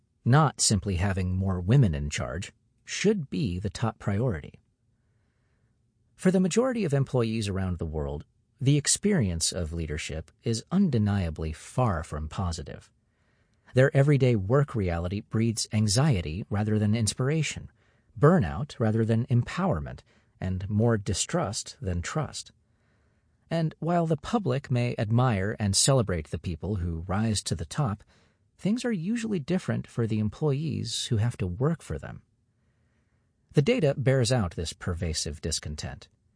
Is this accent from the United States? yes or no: no; Argentina; Growing up in Argentina also nurtured my interest in leadership, especially the problematic type.